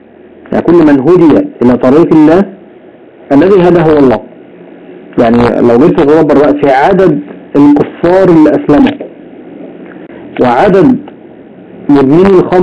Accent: Egypt; اللي هي بيسموها لمبة الجاز عندنا في مصر

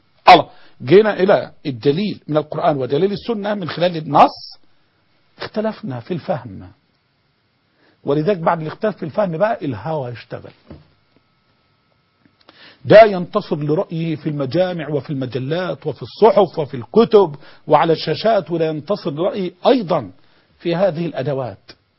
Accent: Egypt; ولذلك أنا ما بنظر حتى للبيئة عندنا في مصر، لا أراها بيئة مستوية على الإطلاق

